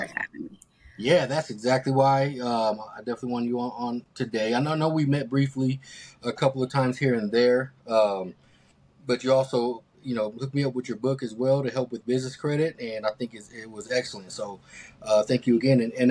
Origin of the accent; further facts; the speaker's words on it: Denver, Colorado, United States; You know, I grew up in Park Hill, but I rarely went to Montbello.